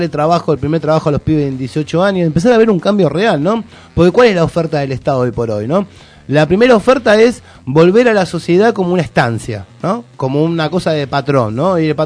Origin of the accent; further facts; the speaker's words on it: Argentina; el peor cáncer que tenemos como argentino